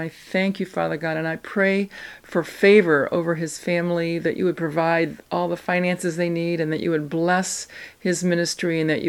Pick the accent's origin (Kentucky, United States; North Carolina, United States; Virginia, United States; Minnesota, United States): Virginia, United States; I am from Virginia, but, you know, I didn't smoke.